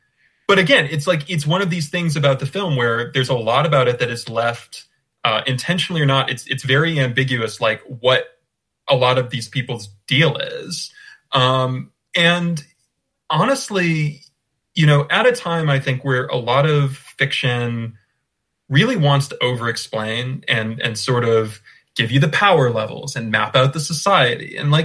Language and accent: English; United States; I'm an American who reads a lot of folklore and mythology and is very interested in it.